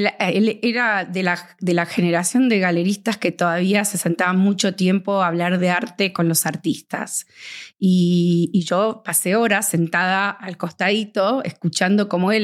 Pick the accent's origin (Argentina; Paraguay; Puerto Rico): Argentina; born there; Nací en Argentina.